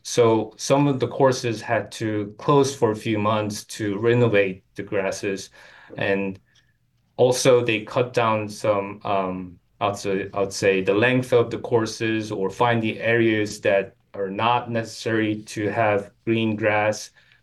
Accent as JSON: {"language": "English", "country": "South Korea", "tie": "born or raised there", "said": "I grew up in South Korea"}